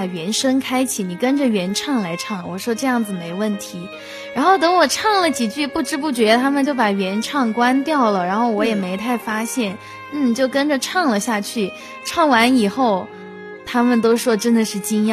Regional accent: Sichuan, China; 我们住在乡下嘛，然后没有电视机，就只有一个收音机。我记得那时候每天的话，在下午的1点到2点半，在我们四川这边的音乐频道有一档节目

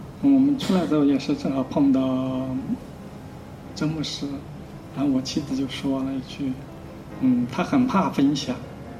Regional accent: Hunan, China; 大家好，我是湖南的

